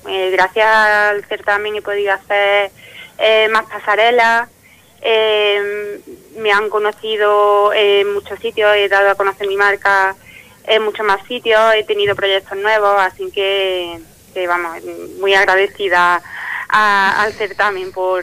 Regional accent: Córdoba, Andalusia, Spain; está inspirado un poco en mi tierra, ¿no? En Córdoba, entre el cielo y la tierra de Córdoba

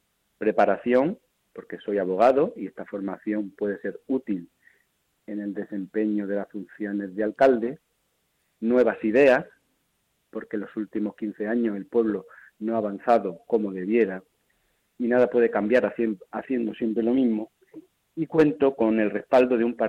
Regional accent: Algaidas, Andalusia, Spain; Y un grupo de algaideños y de algaideñas, bajo la sigla del Partido Popular, hemos decidido

